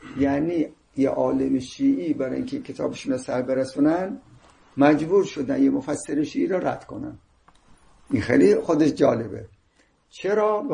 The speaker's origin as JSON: {"language": "Persian", "town": "Tehran", "region": "Tehran Province", "country": "Iran", "said": "نه من تهرانی هستم."}